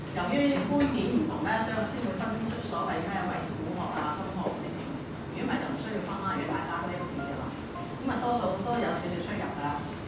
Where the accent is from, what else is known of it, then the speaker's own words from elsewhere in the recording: China; 咁因為咁樣樣咧，我哋中國人。